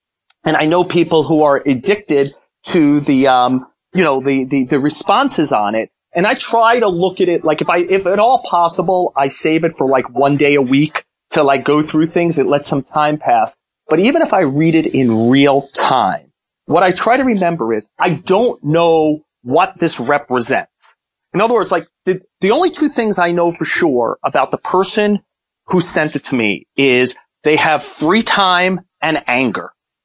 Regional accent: Brooklyn, New York, United States; my brother, we grew up in Brooklyn

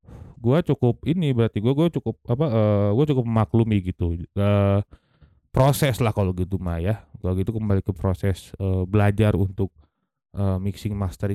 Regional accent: Bandung, West Java, Indonesia; Tapi ya ini tuh lagu yang gue bikin bukan serta-merta gue menghina kota gue, tapi mengkritisi bahwa anjing mah nyawe gitu, masa weh kita mau gini-gini aja gitu di Bandung gitu.

